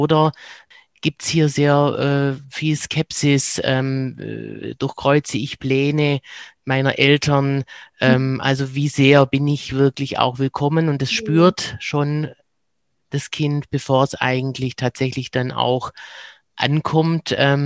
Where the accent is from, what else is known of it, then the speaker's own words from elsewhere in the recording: Baden-Württemberg, Germany; accent: Swabian; now in Cologne, Germany; Wie man hört, komme ich aus dem Schwäbischen und bin in Köln gelandet.